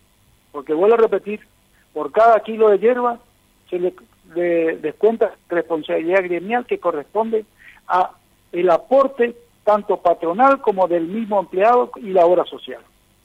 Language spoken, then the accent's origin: Spanish; Andresito, Misiones, Argentina; acá en mi pueblo, en Andresito, hay trabajo.